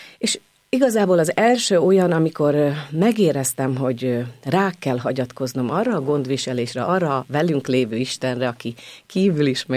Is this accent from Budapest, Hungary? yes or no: yes; Budapest, Hungary; Az alsó vízi városban nőttem fel, és az egy nagyon egyházcentrikus, katolikus, 4-5 templom van egy kilométeren belül